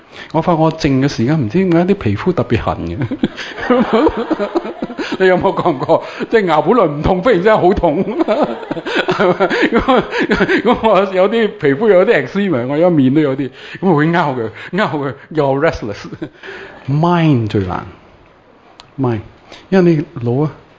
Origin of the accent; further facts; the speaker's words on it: China; 我哋中国人好嘅，无声胜有声，眉目可以传情嘅，系嘛？